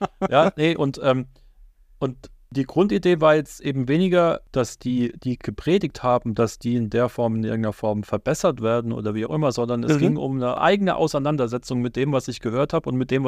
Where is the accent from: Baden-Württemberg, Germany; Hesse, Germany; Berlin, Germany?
Baden-Württemberg, Germany; Weinheim; also bin aus Weinheim, falls das vorhin noch nicht Thema war